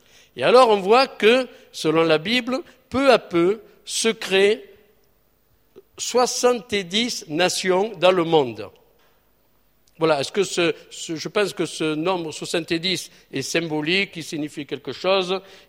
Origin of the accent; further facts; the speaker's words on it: south of France, France; Ça, je ne sais pas en Alsace, mais chez nous, dans le Midi, c'est souvent.